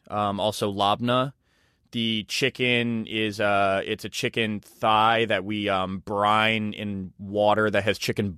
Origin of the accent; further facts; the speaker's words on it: Massachusetts, United States; I have pretty deadpan sarcastic humor. I'm from Massachusetts, where I think sarcasm is kind of a high art form.